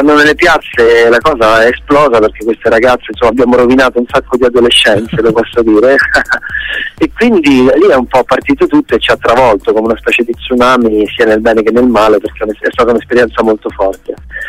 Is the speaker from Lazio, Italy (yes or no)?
yes; Canino, Lazio, Italy; now in Rome, Italy; sono venuto da un paesino piccolo dove sono cresciuto, in provincia di Viterbo, che si chiama Canino, a Roma